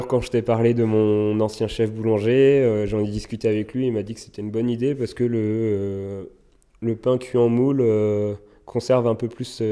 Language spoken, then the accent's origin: French; France; qu'en tant que Français en plus, beaucoup de gens mangent du pain quasiment tous les jours